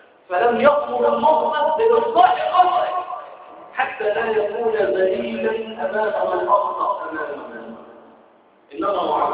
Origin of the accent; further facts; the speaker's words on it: Egypt; أما الآن عندنا في مصر فإما أن تكون معي فأنت صديق أو تكون علي فأنت يتيم